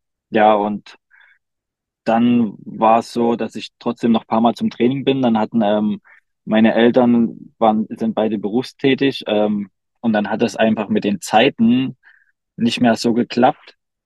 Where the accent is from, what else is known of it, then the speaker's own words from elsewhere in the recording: Dresden, Saxony, Germany; Ich bin gebürtig aus Dresden, habe da bei Dresden Nord dann angefangen Fußball zu spielen